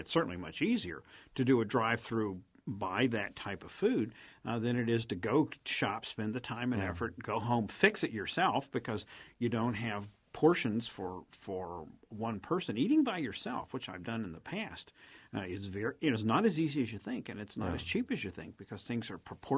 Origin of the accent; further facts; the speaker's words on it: West Virginia, United States; And growing up in West Virginia, where they had a lot of poor people, and they still